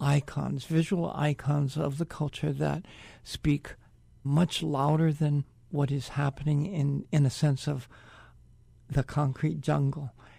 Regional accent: Honolulu, Hawaii, United States; I grew up in Honolulu, and I've watched Kaka'ako change, and it's always been changing

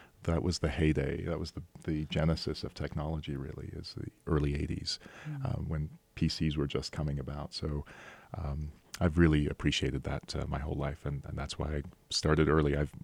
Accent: Egypt; now in Park City, United States; My parents had the foresight in the early 80s to immigrate to this country.

